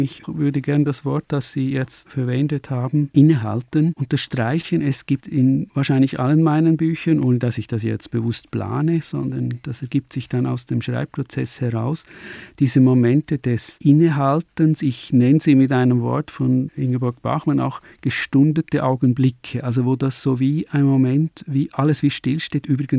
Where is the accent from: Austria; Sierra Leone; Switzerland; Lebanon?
Switzerland; Swiss Alps; ich komme aus den Schweizer Bergen